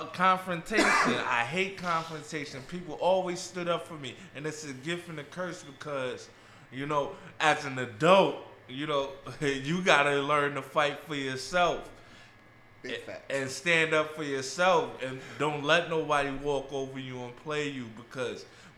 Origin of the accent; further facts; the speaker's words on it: New York City, New York, United States; trying to start a family and growing up in New York City.